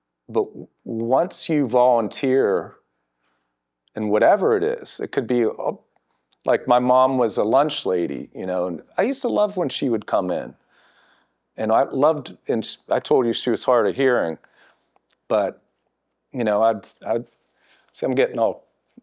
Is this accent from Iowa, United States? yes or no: no; Altoona, Pennsylvania, United States; now in Gettysburg, United States; I'm from Altoona originally, but Gettysburg's my home, and I just love it here.